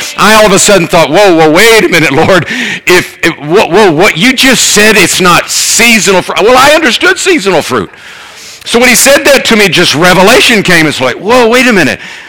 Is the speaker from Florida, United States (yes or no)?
yes; Tampa, Florida, United States; Well, when I was 15, my first job, born and raised in Tampa, Florida, and my first job was working in the orange groves.